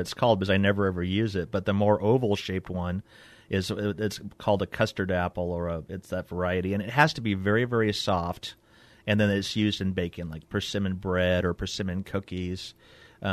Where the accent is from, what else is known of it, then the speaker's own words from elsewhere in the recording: California, United States; I grew up in Southern California. I had never seen one. And I moved here years ago.